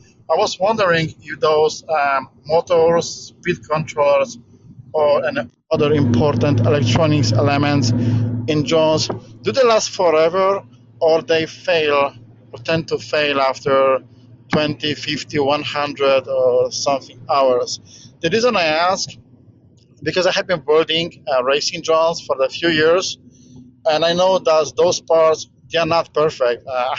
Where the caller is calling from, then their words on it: Paris, California, United States; I'm calling from Paris, California. It's very, very close to San Diego.